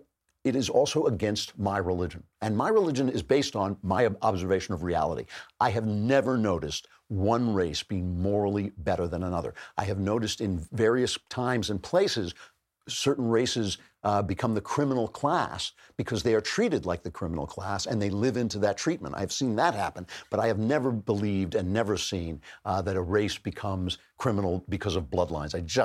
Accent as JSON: {"language": "English", "country": "United States", "said": "I'm glad I'm an American who doesn't have to think like that."}